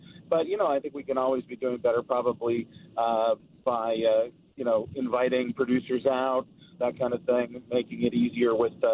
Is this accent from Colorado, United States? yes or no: no; Montana, United States; also born or lived in Chicago; I grew up in Montana, and that was all we had on cable. We didn't have GN, and then I became a Cubs fan when I moved to Chicago.